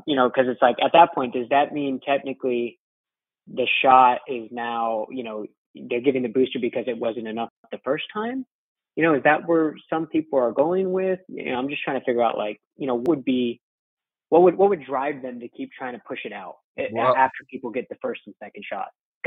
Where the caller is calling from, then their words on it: Texas, United States; Hey there, I'm calling from Texas.